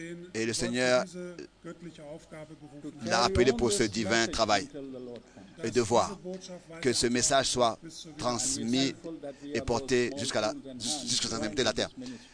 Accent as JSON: {"language": "French", "region": "London", "country": "United Kingdom", "said": "je viens de Londres et je vous apporte les salutations de ma congrégation à Londres."}